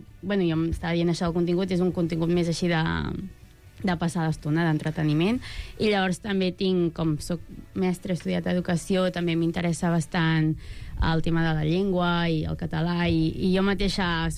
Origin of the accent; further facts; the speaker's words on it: Manresa, Catalonia, Spain; Soc de Manresa i jo ho dic així.